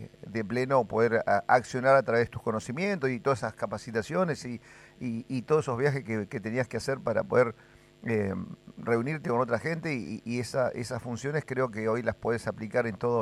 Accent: Puerto Madryn, Chubut, Argentina; muchos años hemos vivido, aquellos que somos de Puerto Madryn, permanentemente la piratería de la pesca en nuestras aguas

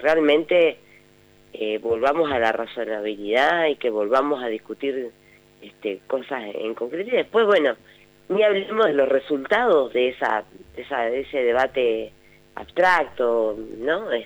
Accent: Allen, Río Negro, Argentina; Yo soy de Allen, productor de pera

